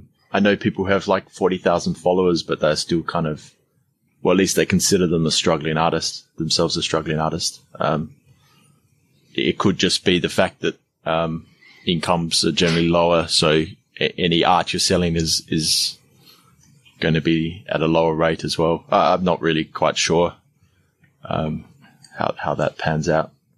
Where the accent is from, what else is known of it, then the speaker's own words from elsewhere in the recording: Adelaide, South Australia, Australia; I'm from Adelaide, which is a small, about 1.2 million people, city